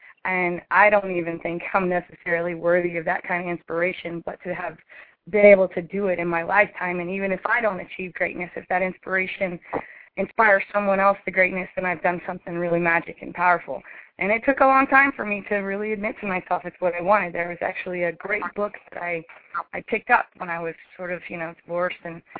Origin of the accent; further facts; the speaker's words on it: St. Petersburg, Florida, United States; Well, I was born and raised in Florida, St. Petersburg, Florida area. Been here most of my whole life.